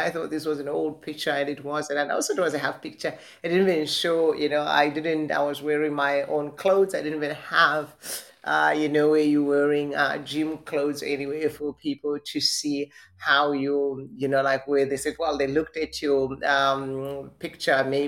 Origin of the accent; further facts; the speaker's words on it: Zimbabwe; So I joined one group, and most of them, they are actually from Zim. I'm from Zimbabwe.